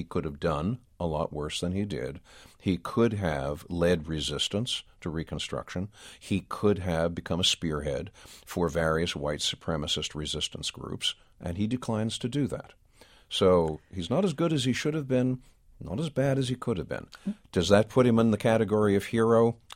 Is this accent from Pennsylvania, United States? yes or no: yes; Philadelphia, Pennsylvania, United States; Growing up in Philadelphia, I learned my Civil War, so to speak, at my grandmother's knee.